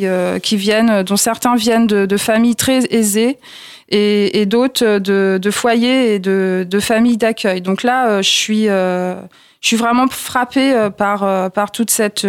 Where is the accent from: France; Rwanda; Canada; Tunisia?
France; Normandy; je suis pas du tout issue de la région parisienne. J'ai grandi en Normandie, dans un petit village de 50 habitants situé entre Granville et le Mont-Saint-Michel. Donc j'ai passé mon enfance dans une ferme familiale.